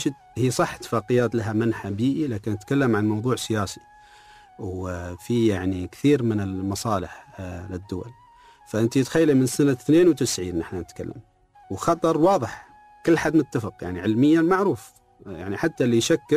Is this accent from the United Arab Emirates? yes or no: yes; United Arab Emirates